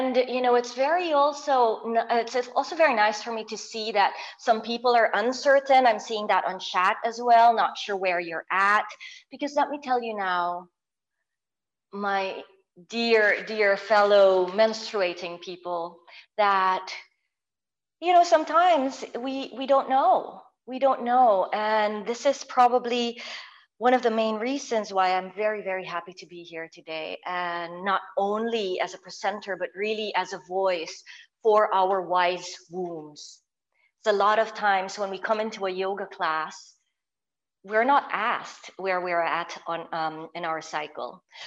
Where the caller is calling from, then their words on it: Manila, Metro Manila, Philippines; I am in the Philippines. I'm calling from Manila